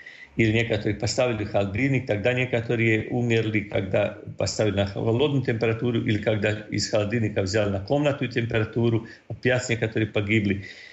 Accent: Croatia; Russian is a second language; я из Хорватии

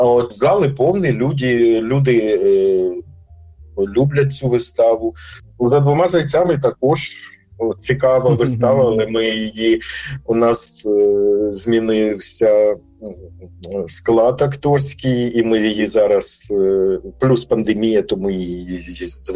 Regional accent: Bila Tserkva, Kyiv Oblast, Ukraine; я сам з Чорнобильської зони, я все життя прожив в четвертій зоні забруднення.

